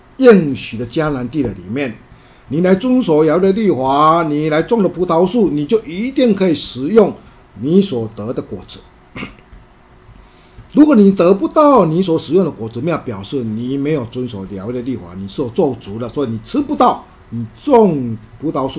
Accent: Taiwan; 跟我们中国人，台湾其实是台湾人，有很类似

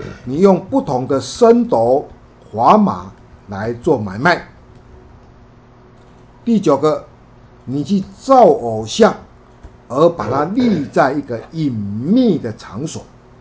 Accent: China; 尤其是我们中国人，我们中国人的风俗很多，像我们说的端午节啦

